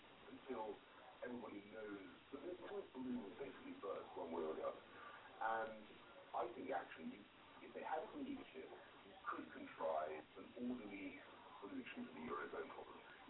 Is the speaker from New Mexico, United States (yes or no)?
no; New York City, New York, United States; born there; I was born in New York.